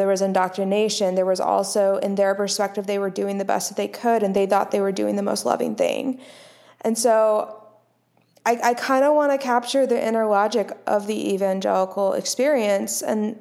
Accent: the South, United States; Yeah, so I was born and raised in the South

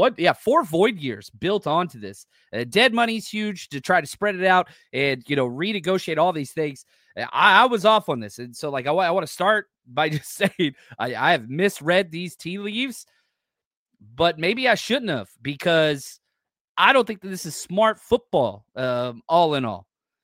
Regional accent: Dallas, Texas, United States; Born and raised in Dallas my entire life.

